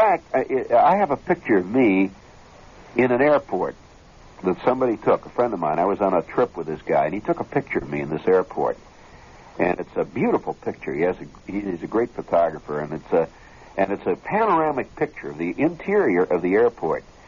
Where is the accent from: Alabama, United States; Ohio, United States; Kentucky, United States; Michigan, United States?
Kentucky, United States; Ah, come on, I'm from Kentucky. We can always pronounce it terminal.